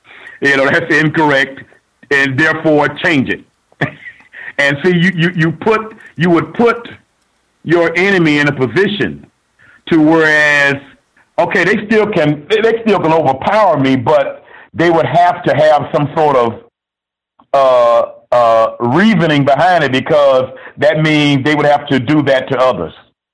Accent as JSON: {"language": "English", "town": "Miami", "region": "Florida", "country": "United States", "said": "I'm from Miami"}